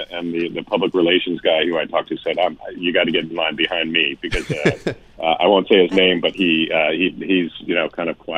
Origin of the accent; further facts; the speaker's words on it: St. Louis, Missouri, United States; So Mayview stuck out to me because because I'm from St. Louis.